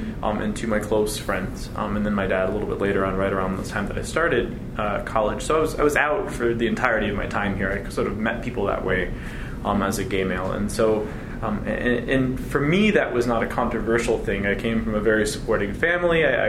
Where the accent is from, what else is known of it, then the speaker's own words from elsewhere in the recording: Charlotte, North Carolina, United States; And so, I'm from North Carolina, and most of the people in my hallway were from North Carolina, although probably a little bit smaller towns than Charlotte, where I grew up.